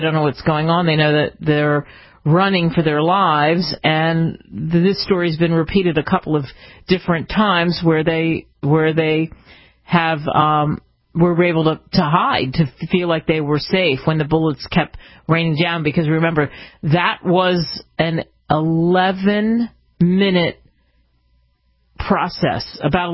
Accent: New Jersey, United States; since I'm from Jersey and some of you are from Jersey, nothing like

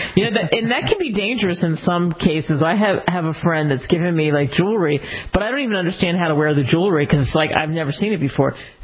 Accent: Northeast, United States; since I grew up in the Northeast but lived in all different parts of the country

